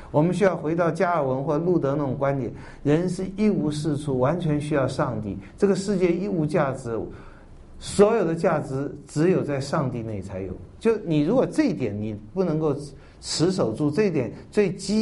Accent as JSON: {"language": "Chinese", "country": "Taiwan", "tie": "born or raised there", "said": "台湾我是在这里长大"}